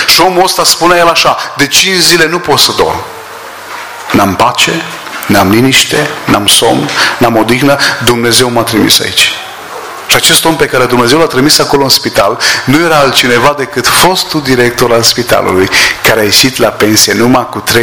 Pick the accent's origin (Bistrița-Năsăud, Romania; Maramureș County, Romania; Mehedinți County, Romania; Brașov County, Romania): Mehedinți County, Romania; Orșova; born there; m-am născut în Orșova, un oraș lângă Băile Herculane, pe malul Dunării, granițe cu Serbia.